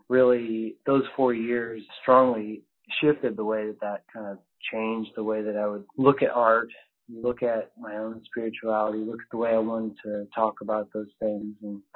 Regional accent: Missouri, United States; I grew up in Missouri, and one of my best friends was Jordan Geiger, who was on your show, sort of, I think, by random coincidence.

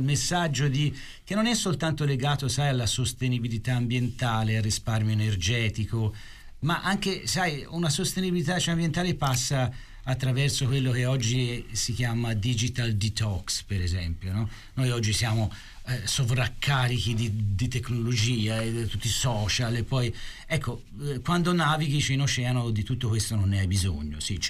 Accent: Pistoia, Tuscany, Italy; io sono toscano, Valerio è toscano, io sono nato a Pistoia

